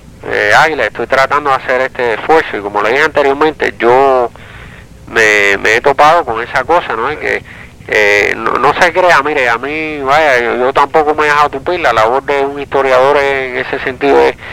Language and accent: Spanish; Cuba; Y yo creo que uno, vaya, como cubano, ¿no? Se lo debe a la historia de Cuba